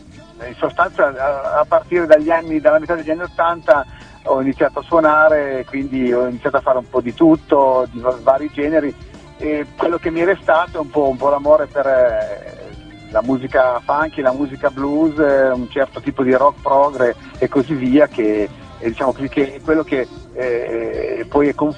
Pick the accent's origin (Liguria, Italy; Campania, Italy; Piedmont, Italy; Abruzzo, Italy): Piedmont, Italy; accent: Langhe dialect; che è del Piemonte meridionale, come sono io, e quindi questo è un po' il nostro dialetto un po' della zona delle Langhe, cosiddetto.